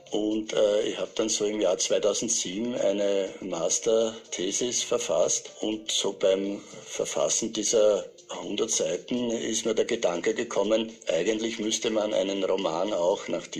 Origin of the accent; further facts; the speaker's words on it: Tulln, Lower Austria, Austria; ich komme aus Tulln.